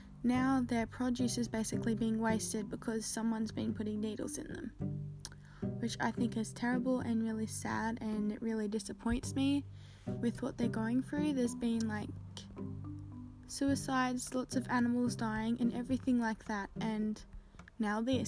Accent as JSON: {"language": "English", "country": "Australia", "said": "it's actually quite scary as I'm Australian and I live in Australia."}